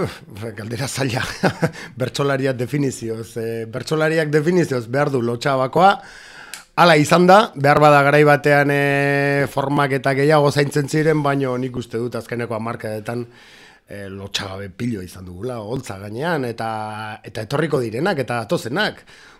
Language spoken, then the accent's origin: Basque; Urnieta, Basque Country, Spain; Nire herrian, Urnietan